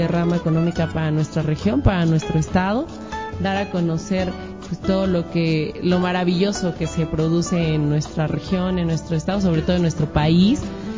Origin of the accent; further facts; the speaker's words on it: Mexico; como mujeres, como jóvenes, como mexicanos, a consumir todo lo de nuestro